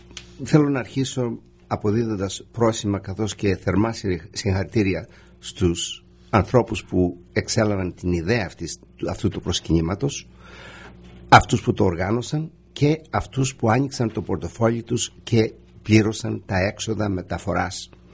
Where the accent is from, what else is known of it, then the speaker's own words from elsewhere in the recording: Greece; σαν Έλληνας το αισθάνομαι και εγώ. Εμείς οι Έλληνες του εξωτερικού ιδιαίτερα, με το δικό μας τρόπο, ο καθένας μας από το δικό του ταμπούρι, έχουμε παλέψει.